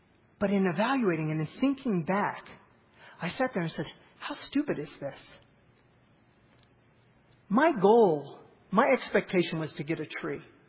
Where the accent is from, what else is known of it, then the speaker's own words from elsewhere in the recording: Atlanta, Georgia, United States; I grew up in the South in Atlanta, and there are Christmas trees.